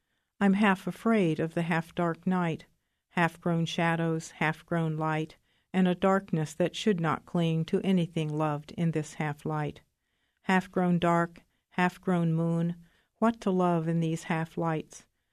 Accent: Troy, Ohio, United States; I'm from Troy, Ohio

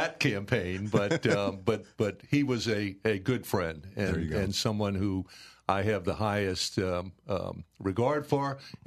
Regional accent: New Orleans, Louisiana, United States; And I was from Mid-City.

